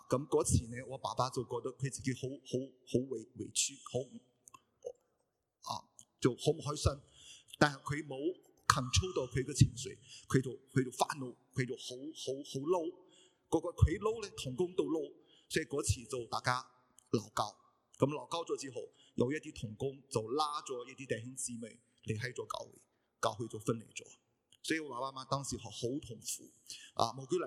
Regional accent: Shandong, China; 按照我们山东人的规矩呢

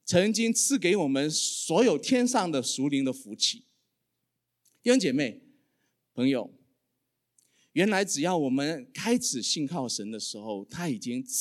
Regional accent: Guangzhou, Guangdong, China; 我小的时候因为我在广州长大

